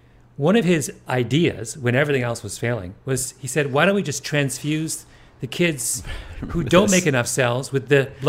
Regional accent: Canada; I grew up in Canada

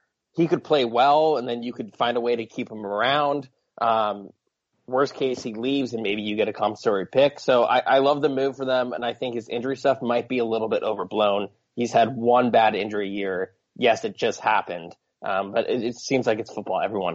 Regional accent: Seattle, Washington, United States; I mean, I grew up in the Seattle area.

